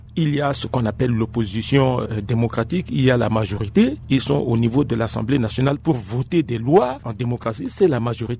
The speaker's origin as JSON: {"language": "French", "country": "Central African Republic", "said": "Je suis centrafricain."}